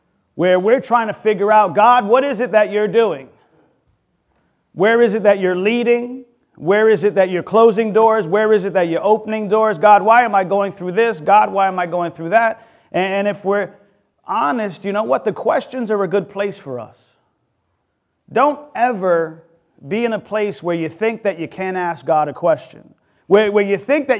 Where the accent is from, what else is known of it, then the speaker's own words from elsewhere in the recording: New York City, New York, United States; I was born and raised in the Bronx, and I'll be quick.